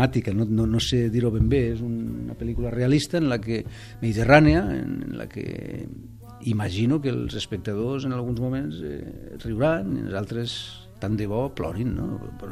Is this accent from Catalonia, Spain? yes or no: no; Alcoy, Valencian Community, Spain; Jo sóc valencià, d'Alcoi